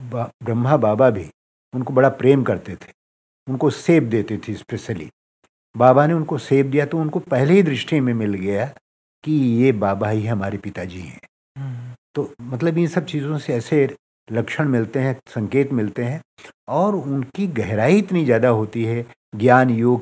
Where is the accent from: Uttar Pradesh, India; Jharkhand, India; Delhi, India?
Uttar Pradesh, India; Sultanpur; वहाँ के यूपी में, मैं सुल्तानपुर का रहने वाला हूँ